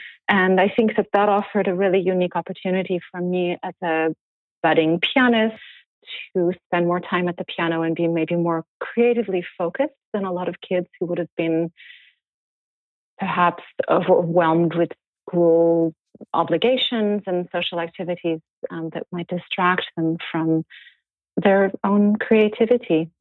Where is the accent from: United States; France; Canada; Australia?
France; moved away; I was born in France, actually. I was born to a French mother and a Greek father. And, you know, I'm actually a triplet. So we lived in France, my brothers and I, with my parents